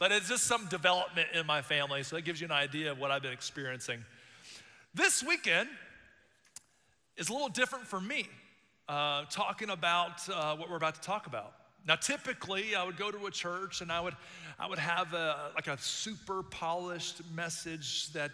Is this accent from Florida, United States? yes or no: yes; Miami, Florida, United States; now in Tennessee, United States; I have a farm. I literally moved from Miami. I'm from Miami to the farm.